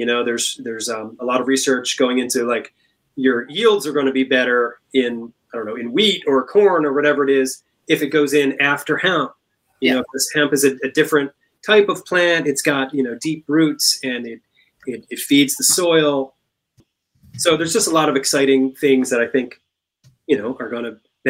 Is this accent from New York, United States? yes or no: no; Pennsylvania, United States; And I'm from Pennsylvania, so we don't have those irrigation pivot things